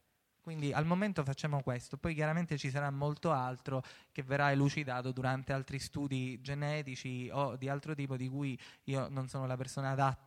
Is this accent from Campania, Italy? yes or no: no; Sicily, Italy; perché essendo siciliano avevo avuto modo di analizzarle.